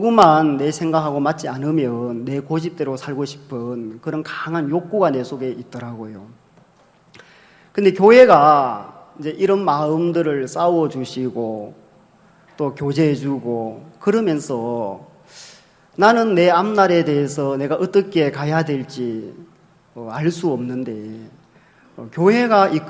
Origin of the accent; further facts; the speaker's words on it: Jeju, South Korea; 예, 저는 제주도에서 왔습니다. 제주도도 해외인데 예, 아닙니까? 예, 비행기 타고 왔거든요.